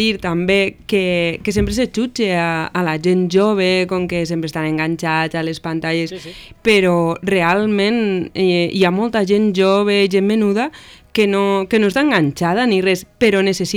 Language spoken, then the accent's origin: Catalan; Valencia, Valencian Community, Spain; jo sóc de València, que sap tothom, i jo sempre he viscut les falles des de ben joveneta